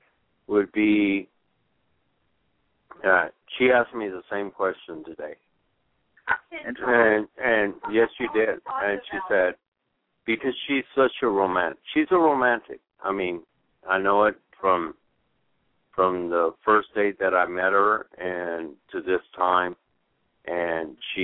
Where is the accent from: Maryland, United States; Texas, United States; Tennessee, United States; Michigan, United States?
Texas, United States; San Antonio; I'm from San Antonio, Texas. I got my prerequisites at San Antonio College, and then I went off to St. Mary's University, which is also in San Antonio